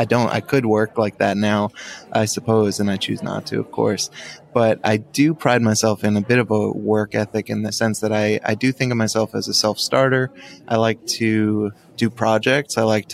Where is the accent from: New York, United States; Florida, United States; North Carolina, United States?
New York, United States; Yeah, I grew up in New York, so I have betrayed my background because I do like Dunkin' now, but I still prefer Starbucks.